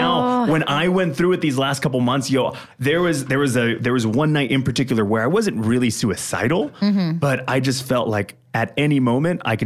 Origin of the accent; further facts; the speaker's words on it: United States; And just like for my culture, being an American, my nationality, like everything tells me not to talk about my feelings over and over again.